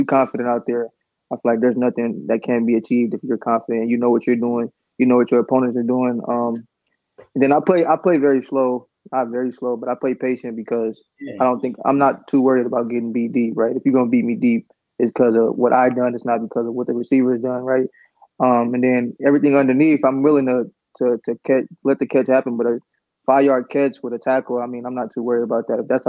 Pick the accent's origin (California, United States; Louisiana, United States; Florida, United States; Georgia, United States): California, United States; Oakland; And the chip on my shoulder is I'm undersized corner from Oakland, California.